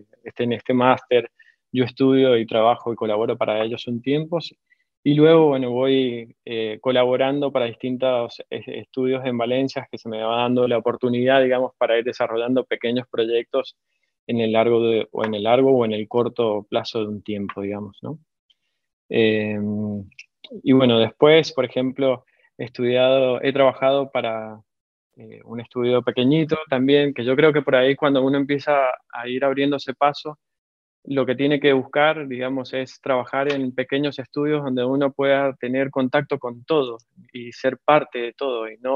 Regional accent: Mendoza, Argentina; como ya lo saben. Yo soy arquitecto argentino de la ciudad de Mendoza. La ciudad del sol y del buen vino es una de las grandes capitales del vino

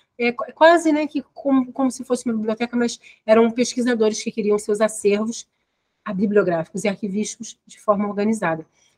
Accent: Rio de Janeiro, Brazil; aqui no Rio de Janeiro, onde eu nasci, moro, trabalho, estudo

